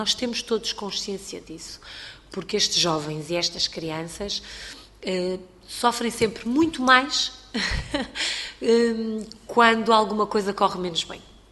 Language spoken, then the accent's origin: Portuguese; Viana do Castelo, Norte, Portugal; não é a realidade de Chaves, por exemplo, de Viana do Castelo, de onde eu venho, nem a realidade de Évora.